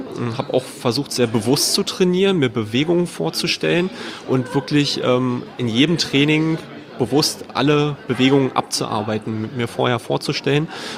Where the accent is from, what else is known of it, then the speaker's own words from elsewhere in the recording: Berlin, Germany; Und mit Berlin, meiner Heimatstadt, verbinde ich natürlich sehr viel. Meine Familie ist hier ansässig, meine Freunde natürlich auch.